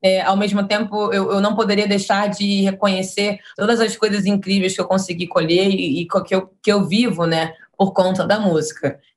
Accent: Rio de Janeiro, Brazil; Eu sou da Zona Norte do Rio de Janeiro, de Olaria

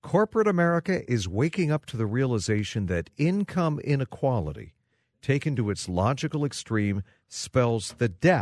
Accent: Pennsylvania, United States; born there; now in Minnesota, United States; So, look, I was born in Pennsylvania. I went to Penn State, good state school, state university.

